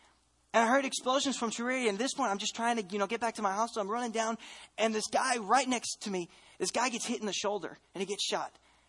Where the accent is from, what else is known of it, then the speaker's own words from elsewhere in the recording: Armenia; I started, you know, I'm an Armenian.